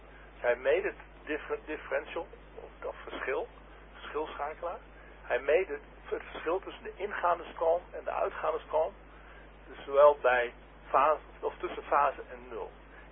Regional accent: Haren, Groningen, Netherlands; uit Haren.

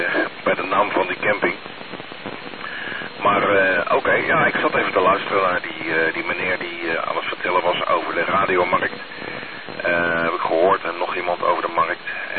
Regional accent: Almere, Flevoland, Netherlands; Maar oorspronkelijk kom ik uit Almere. Uit Almere, uit Flevoland, de provincie Flevoland.

